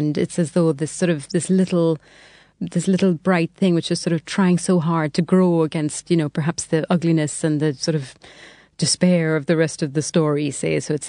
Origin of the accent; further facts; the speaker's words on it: Trinidad & Tobago; for me growing up in Trinidad, that I also was able to enjoy this book